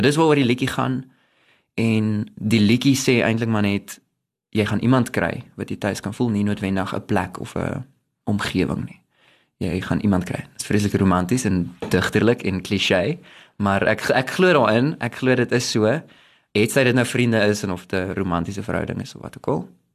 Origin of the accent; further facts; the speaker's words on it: Bloemfontein, Free State, South Africa; Ek het groot geword in Bloemfontein, ek voel dis belangrik om te sê